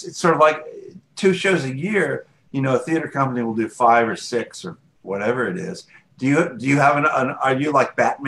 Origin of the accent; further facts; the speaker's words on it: St. Petersburg, Florida, United States; I was born and raised in St. Pete. I remember taking a school trip to the Sponge Docks in the fourth grade, you know.